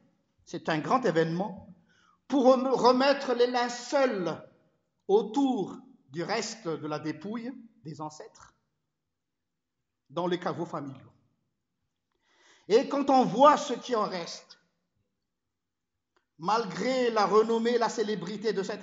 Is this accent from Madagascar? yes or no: yes; Madagascar; Vous savez, chez nous à Madagascar, sur les hauts plateaux